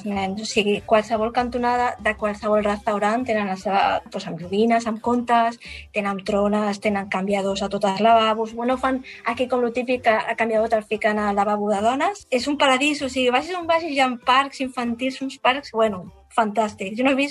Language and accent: Catalan; Sabadell, Catalonia, Spain; jo que soc de Sabadell